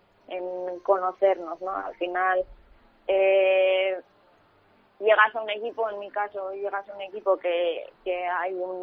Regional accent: Vitoria, Basque Country, Spain; born there; Toda mi familia materna es dominicana. Y desde que nací tengo doble nacionalidad, aunque soy nacida en Vitoria.

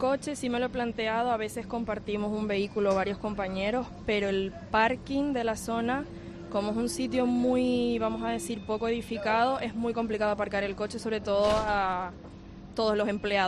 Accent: Santa Cruz de Tenerife, Canary Islands, Spain; soy de Santa Cruz de toda la vida. Ahora estoy trabajando en un hotel en esa parte de la isla.

